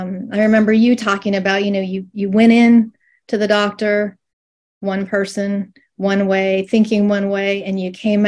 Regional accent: New Hampshire, United States; now in Frederick, United States; I'm originally from New Hampshire, southern New Hampshire. I live in outside of Frederick, Maryland now, and that's about an hour outside of D.C. and an hour outside of Baltimore.

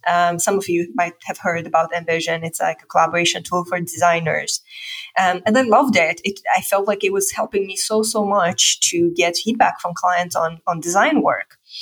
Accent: Moldova; English is a second language; now in Bucharest, Romania; I'm originally from Moldova. I'm currently based in Bucharest, and that's the capital of Romania.

